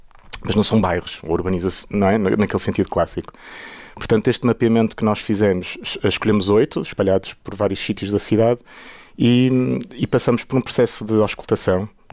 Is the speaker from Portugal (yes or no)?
yes; Braga, Norte, Portugal; eu cresci aqui em Braga